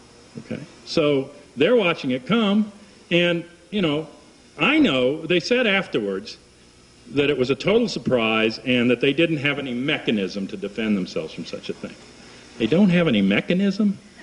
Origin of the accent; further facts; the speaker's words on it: Washington, District of Columbia, United States; I live in Washington, D.C., and I grew up around Washington, D.C., and it is the most restricted airspace in the United States.